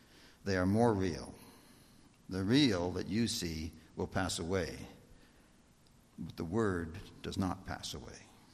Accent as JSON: {"language": "English", "country": "Canada", "said": "There are certain things that come with being Canadian that you expect, right?"}